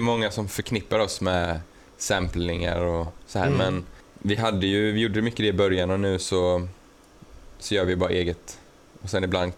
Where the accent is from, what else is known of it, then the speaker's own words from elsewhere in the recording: Sweden; det är många i Sverige som inte vet att vi är svenskar.